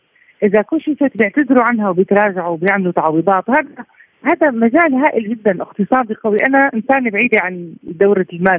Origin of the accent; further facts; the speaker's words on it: Syria; نحن عندنا في سوريا كثير مثلا اللي عندهم شلل طرفين سفليين